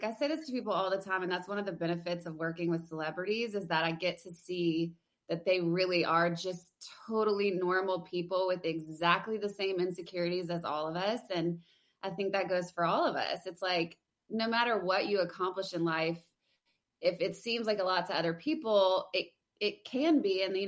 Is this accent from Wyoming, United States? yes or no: no; Louisiana, United States; Well, I'm from Louisiana, so I went to LSU and I have a public relations degree